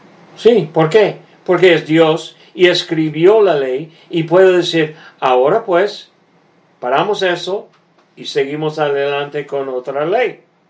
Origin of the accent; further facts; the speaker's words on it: Iowa, United States; born there; Y por eso nací en Iowa, el estado donde estuvieron ellos.